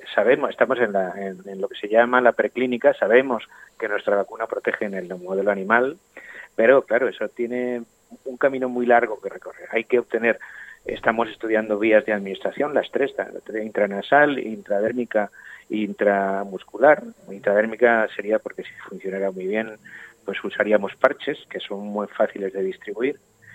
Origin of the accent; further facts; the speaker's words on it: Valencia, Valencian Community, Spain; Me lo vas a decir a mí, que soy un niño de Ruzafa de los años.